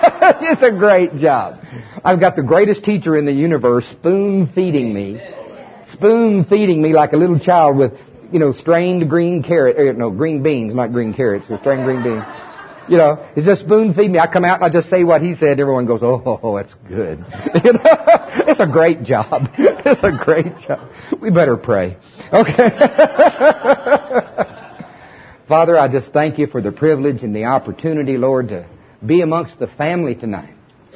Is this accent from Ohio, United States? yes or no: no; Oklahoma, United States; I'm from Oklahoma, Paul's kids.